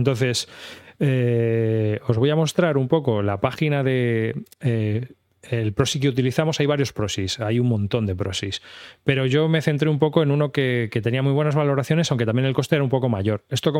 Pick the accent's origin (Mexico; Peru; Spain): Spain; Madrid, Community of Madrid; Bueno, yo soy de Madrid, ya sabes que la J